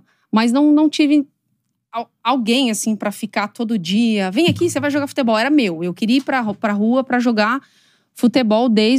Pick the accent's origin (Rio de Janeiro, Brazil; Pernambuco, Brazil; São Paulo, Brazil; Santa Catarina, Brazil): São Paulo, Brazil; Osasco; Bom, eu sou de Osasco, sou de São Paulo.